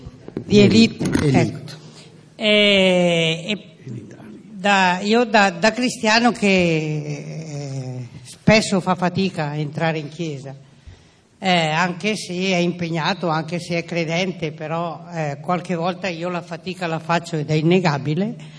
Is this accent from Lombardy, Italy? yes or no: yes; Alzano, Lombardy, Italy; Io vengo da Alzano